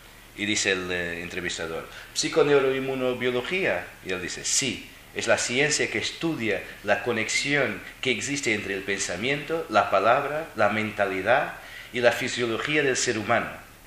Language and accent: Spanish; Madrid, Community of Madrid, Spain; born there; Tengo 48 años, nací y vivo en Madrid.